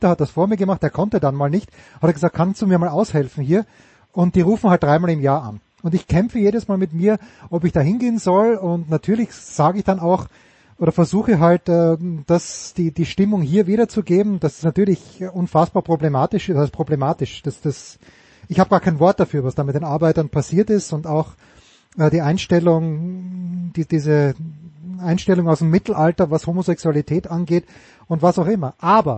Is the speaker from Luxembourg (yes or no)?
no; Austria; ich tue mich extrem schwer als Österreicher